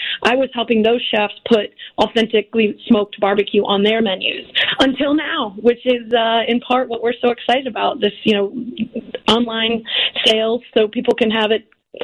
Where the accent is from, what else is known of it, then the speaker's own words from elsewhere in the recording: Virginia, United States; moved away as an adult; now in Chicago, United States; I started 12 years ago, being born and raised in Virginia, moved to Chicago 20 years ago